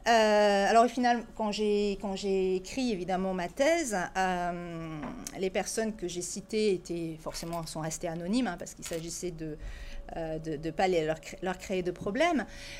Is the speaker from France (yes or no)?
yes; France; now in Dakar, Senegal; Bon, j'ai jamais eu peur parce que je suis française et parce que je sais qu'au Sénégal, ça me donne un statut